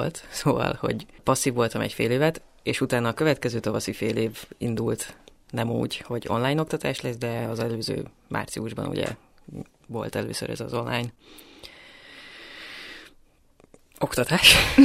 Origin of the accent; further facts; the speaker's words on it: Miskolc, Borsod-Abaúj-Zemplén, Hungary; now in Budapest, Hungary; Igen, én Pesten lakom. Viszont Miskolcon nőttem fel.